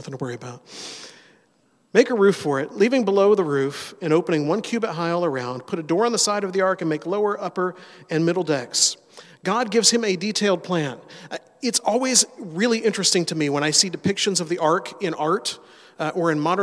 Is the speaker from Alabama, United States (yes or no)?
yes; Mobile, Alabama, United States; Where I grew up in Mobile, Alabama, we had the Gulf of Mexico nearby, and we saw those Coast Guard helicopters flying over all the time doing their training missions.